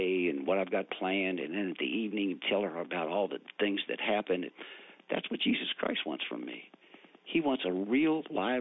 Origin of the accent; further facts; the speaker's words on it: Louisville, Kentucky, United States; I grew up in the West End of Louisville, going to church I went to Holy Cross Catholic School